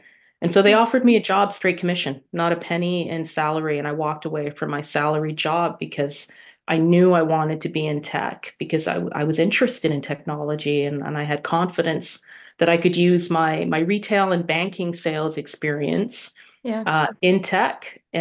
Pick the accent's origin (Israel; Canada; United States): Canada; Pickering, Ontario; also born or lived in United Kingdom; I'm British Canadian. My life here was good. You know, growing up in Southern Ontario, Pickering, just outside of Toronto, small town next to a big city.